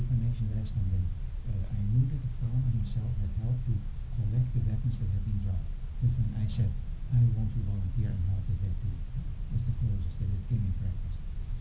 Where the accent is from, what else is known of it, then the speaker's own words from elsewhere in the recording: Netherlands; Maybe my background of, although I was raised in Holland, I heard from my parents what life was like in Eastern Europe.